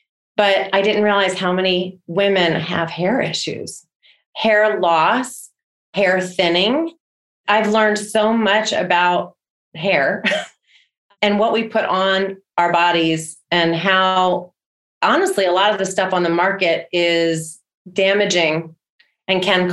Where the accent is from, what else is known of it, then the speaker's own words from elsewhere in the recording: Virginia, United States; Now, I grew up in Virginia. I had grown up with Southern Living Magazine on my grandmother's coffee table.